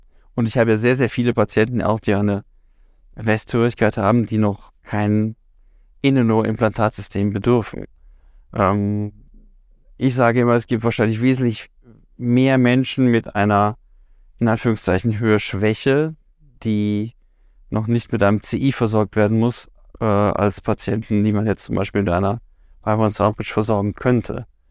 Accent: Austria; ich darf auch als Österreicher sagen

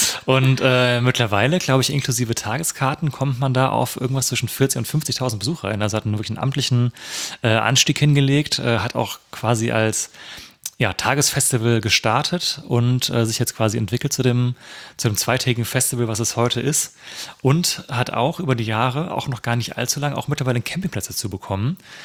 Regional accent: Hesse, Germany; ich bin ja Hesse ursprünglich

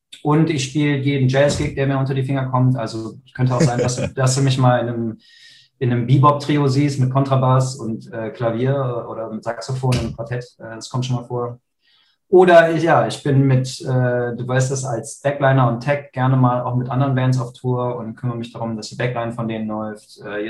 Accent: Krefeld, North Rhine-Westphalia, Germany; Ich bin gerade in Krefeld, meiner Heimat.

